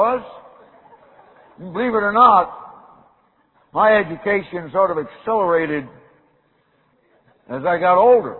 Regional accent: Missouri, United States; also born or lived in Idaho; My granddad had a ranch where Bull Shoals Lake, south of Springfield, Missouri, now sits. And so until I was about 3 in southern Missouri

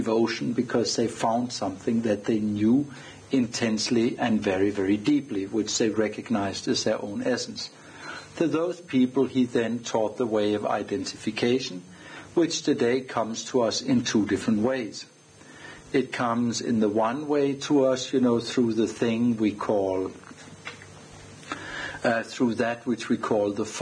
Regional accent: Denmark; I'm from Denmark.

